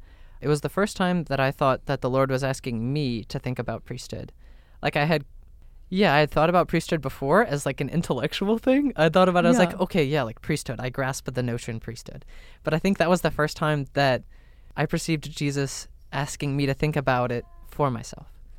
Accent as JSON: {"language": "English", "region": "Louisiana", "country": "United States", "tie": "born or raised there", "said": "I was born and raised in Louisiana with my three siblings, Sam, who's older, and then Bella and Anna Claire, both of whom are younger. I was born in South Louisiana. I spent about a decade in North Louisiana."}